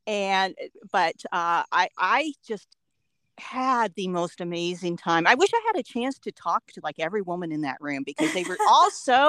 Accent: Columbus, Ohio, United States; You know, I'm from Columbus, Ohio.

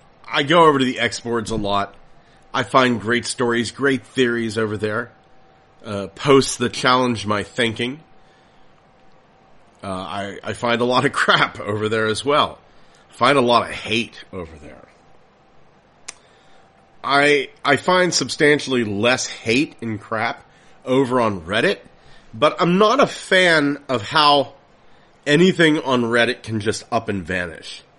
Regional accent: Pennsylvania, United States; I'm from Pennsylvania. The entire state is just riddled with haunted houses.

